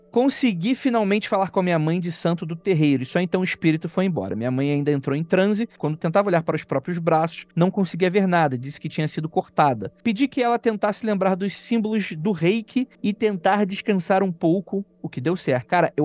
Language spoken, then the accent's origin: Portuguese; Guarulhos, São Paulo, Brazil; Sou de Guarulhos, SP.